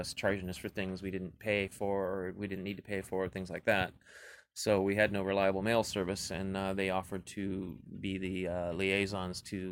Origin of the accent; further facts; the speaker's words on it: Orange, California, United States; born there; I was born in Orange, California.